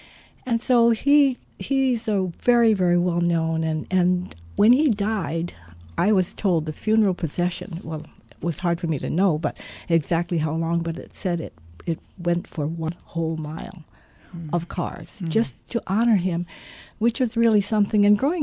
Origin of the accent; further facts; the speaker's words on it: Honolulu, Hawaii, United States; But growing up in Honolulu and with a wonderful mother who was from a family of 15, from Makawao, Maui